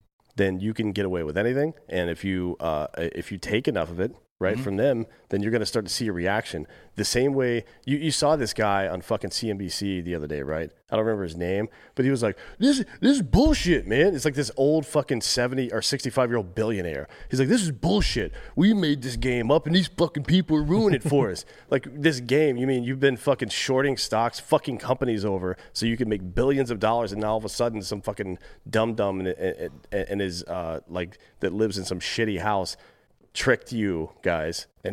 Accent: Southern United States, United States; That's what I heard growing up in the South.

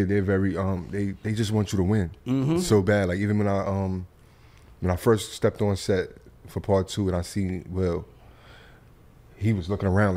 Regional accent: Bronx, New York, United States; But you know, I'm from the Bronx.

